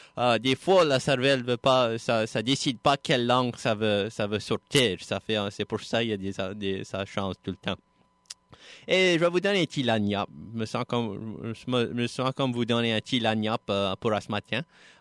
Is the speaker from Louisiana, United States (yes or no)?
yes; Louisiana, United States; on est français, on est différente du balance des Américains.